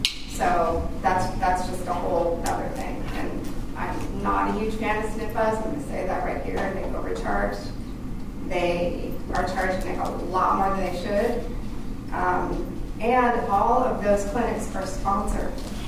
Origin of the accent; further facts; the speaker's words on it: California, United States; So I am from the Bay Area